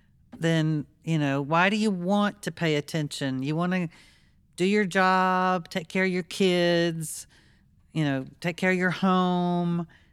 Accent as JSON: {"language": "English", "region": "Mississippi", "country": "United States", "tie": "born there", "said": "I'm going to stick up for my home state of birth here for a minute and say that there are very few states that have had as many challenges as Mississippi"}